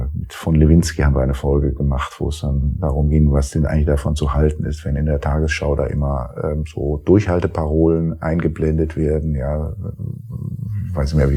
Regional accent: Rhineland, Germany; dass ich irgendwie als Rheinländer, der ich ja ursprünglich bin, jetzt nicht zur Schwarzseherei neige

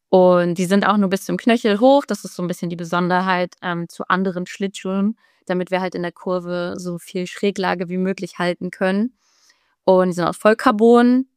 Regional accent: Berlin, Germany; Ich komme aus Berlin

